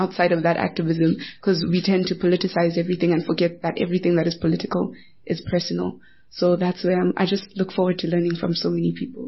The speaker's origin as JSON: {"language": "English", "country": "South Africa", "said": "I know that I am South African and I have a story to tell."}